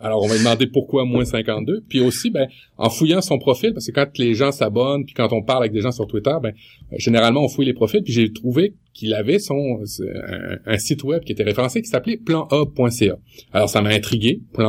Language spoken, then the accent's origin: French; Canada; Protégez-vous, c'est un guide du consommateur chez nous au Canada pour nous aider à trouver les meilleurs forfaits.